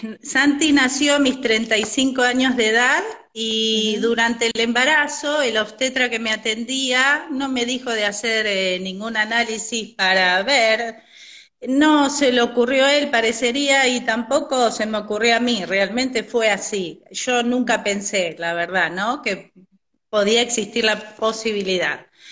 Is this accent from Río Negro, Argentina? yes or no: no; San Antonio de Padua, Buenos Aires Province, Argentina; now in Trenque Lauquen, Argentina; Sí, de la zona oeste, y ahora estoy en el oeste de la provincia, porque Trenquelauquen está bien al oeste de la provincia.